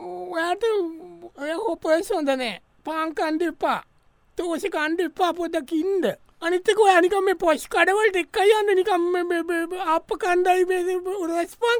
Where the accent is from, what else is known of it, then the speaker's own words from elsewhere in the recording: Gampola, Central Province, Sri Lanka; ගම්පා ඊ Gampola up country අපි ගම්පල අපි උඩ රට.